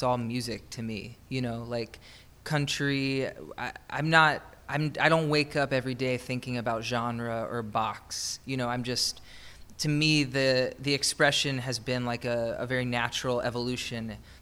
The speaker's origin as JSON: {"language": "English", "town": "Nashville", "region": "Tennessee", "country": "United States", "tie": "born or raised there", "said": "being a singer growing up in Nashville"}